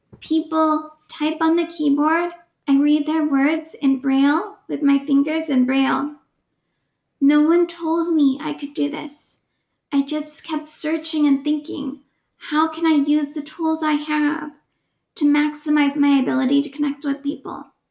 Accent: California, United States; I grew up here in the Bay Area

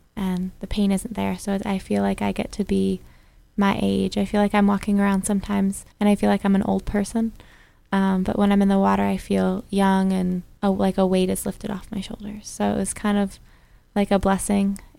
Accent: United States; Yeah, so my dad was actually in the military, so I've moved 13 times. So I've grown up in America. That's what I tell people because the list is very long.

